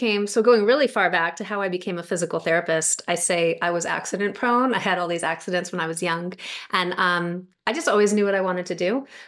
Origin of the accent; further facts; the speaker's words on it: New York, United States; now in California, United States; started out doing travel physical therapy, which is what brought me to California from New York. I'm originally from New York.